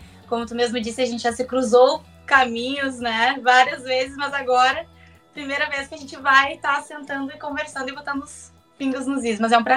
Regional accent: Santa Maria, Rio Grande do Sul, Brazil; eu tenho 26 anos, eu sou natural aqui de Santa Maria, tá?

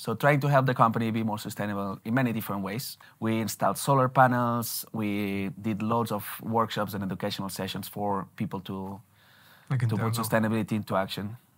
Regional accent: Barcelona, Catalonia, Spain; moved away as an adult; also born or lived in Canada / Australia / London; I'm from Barcelona, originally. And I was the first 20 years of my life living there. Then I went abroad and I never came back. First it was Canada, then Australia, then London, now here.

